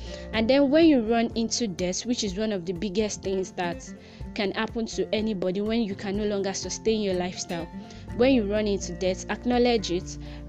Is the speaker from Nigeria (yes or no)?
yes; Nigeria; because I'm a Nigerian, I'm an African